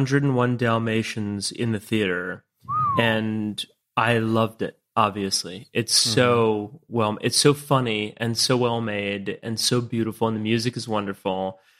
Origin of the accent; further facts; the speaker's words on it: Metairie, Louisiana, United States; I grew up in Metairie, Louisiana, which is like 15 minutes outside of New Orleans.